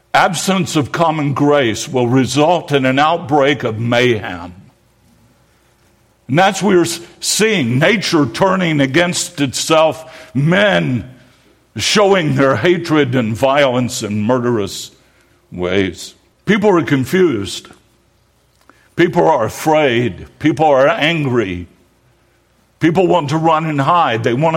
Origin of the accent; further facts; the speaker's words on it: Winston-Salem, North Carolina, United States; My hometown, Winston-Salem, has seen 3 times more murders this year at this point than it did over the same time last year.